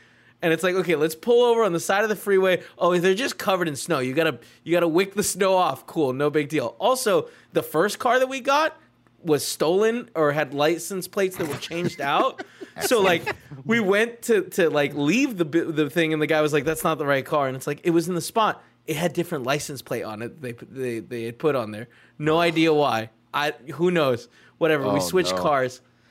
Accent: Salt Lake City, Utah, United States; Like I'm from Salt Lake City.

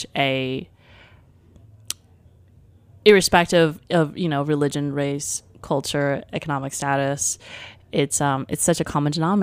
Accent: Taipei, Taiwan; When I grew up in Taipei in the early 80s, there was not clean supermarkets.

